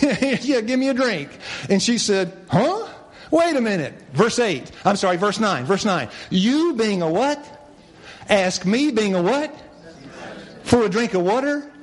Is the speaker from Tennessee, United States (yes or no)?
yes; Tennessee, United States; I said, I'm a hillbilly from Tennessee.